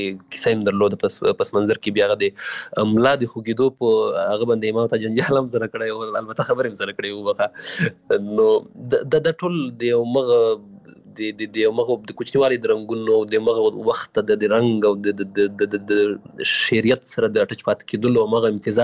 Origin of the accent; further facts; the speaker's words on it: Paktika, Afghanistan; also born or lived in Waziristan, Pakistan; ځکه زه پیدا شوی په وزیرستان کې یم، بیا بیرته کډه شوی پکتیکا کې یم